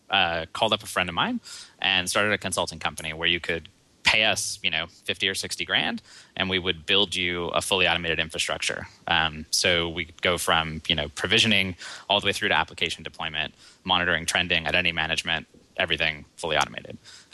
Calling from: Seattle, Washington, United States; I'm calling from OpsCode headquarters in Seattle.

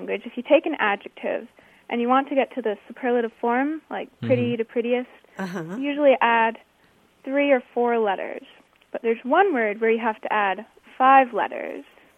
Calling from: Bethel, Maine, United States; I'm calling from Bethel, Maine.

